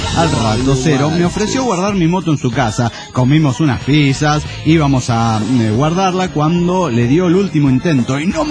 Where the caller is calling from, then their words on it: Guadalajara, Jalisco, Mexico; de Guadalajara, Jalisco, México.